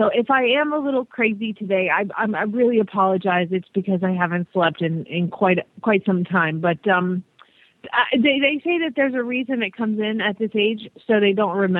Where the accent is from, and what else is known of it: Phoenix, Arizona, United States